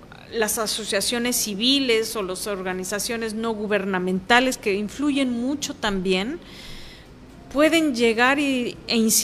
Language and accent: Spanish; Mexico; que nos encanta como mexicanos y mexicanas